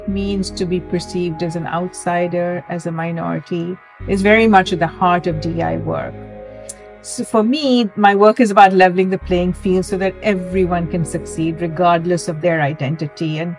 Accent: Mumbai, Maharashtra, India; I grew up in Mumbai, India, where almost everyone pretty much looked like me. And I belonged to the majority religion, Hinduism

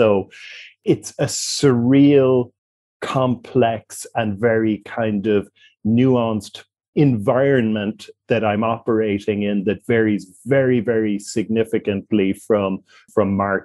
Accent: Cork, Munster, Ireland; I'm back in Cork, my hometown of Cork, for the summer, which I like to spend all my summers here. And my home in Cork is on the other side of town

